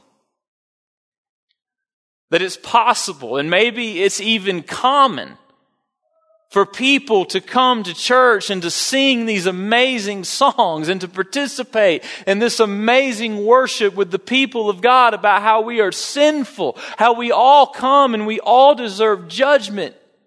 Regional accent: Dothan, Alabama, United States; I began preaching at the rescue mission in my hometown, Dothan, Alabama, to the homeless community.

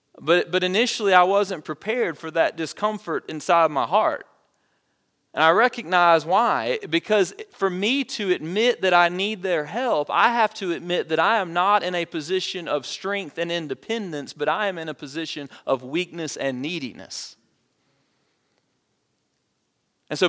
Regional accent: the South, United States; Maybe you were raised like I was, and I was raised in the South with kind of this macho Southern Protestant work ethic

